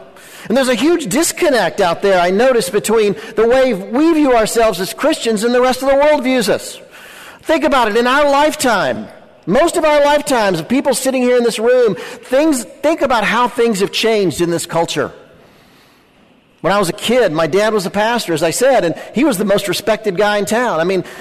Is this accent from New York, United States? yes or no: no; Charlotte, North Carolina, United States; but honestly, at heart, I'm a preacher's kid from North Carolina. I grew up in Charlotte.